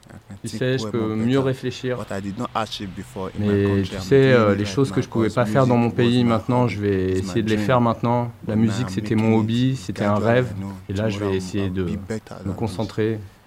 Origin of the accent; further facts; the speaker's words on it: Nigeria; moved away; Oui, je suis du Nigeria.